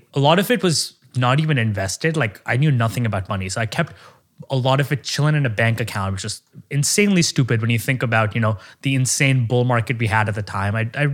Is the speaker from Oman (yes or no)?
yes; Oman; now in United States; I grew up in Oman, the Middle East, like people earned a lot less there.